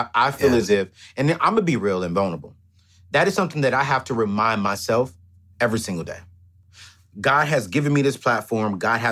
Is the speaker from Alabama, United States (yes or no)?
no; Fayetteville, North Carolina, United States; also born or lived in San Diego; Man, I come from Fayetteville, North Carolina, San Diego, California. I come from a family of 5 in a 3-bedroom, 1,200 square foot home